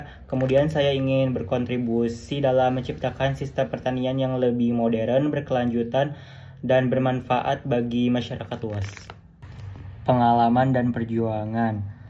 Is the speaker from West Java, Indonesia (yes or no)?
yes; Garut, West Java, Indonesia; Asal daerah saya berasal dari Kota Dodol atau biasa disebut dengan Kota Garut.